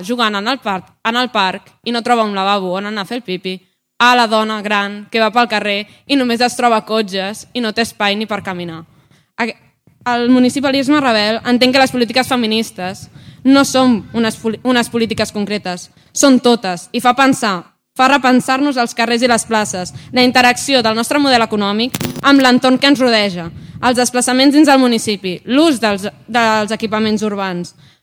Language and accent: Catalan; Barcelona, Catalonia, Spain; perquè jo sóc de Barcelona